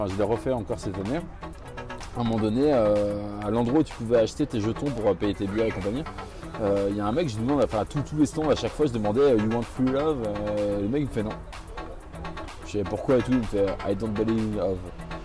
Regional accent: Nouvelle-Aquitaine, France; now in Belgium; Du Poitou-Charentes. Ouais, je vais pas cracher dans la soupe, j'adore mon pays

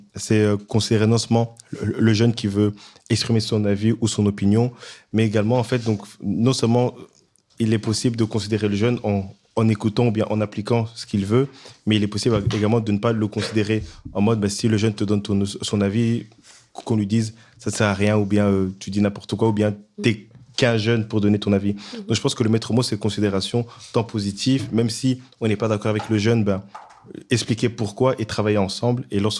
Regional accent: eastern Congo, DR Congo; également aux orphelins liés à la guerre à l'est du Congo, mon pays d'origine.

